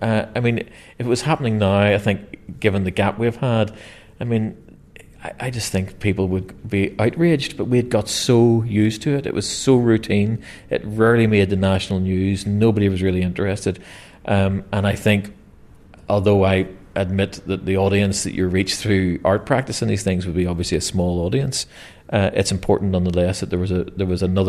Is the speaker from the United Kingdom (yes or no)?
yes; Belfast, Northern Ireland, United Kingdom; I grew up in Ballysillan, so this is the local park. This is a park we went to as children.